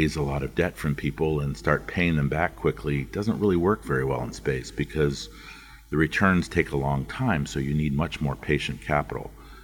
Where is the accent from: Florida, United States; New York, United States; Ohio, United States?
Ohio, United States; Dayton; Growing up in Dayton, Ohio, near where the Wright brothers grew up and walking by Orville Wright's house every day